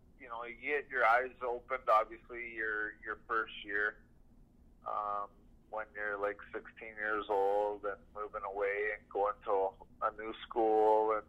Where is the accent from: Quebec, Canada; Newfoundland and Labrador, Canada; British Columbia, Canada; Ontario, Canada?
Ontario, Canada; Tavistock; also born or lived in Woodstock; I was born in Woodstock, and I grew up in Tavistock.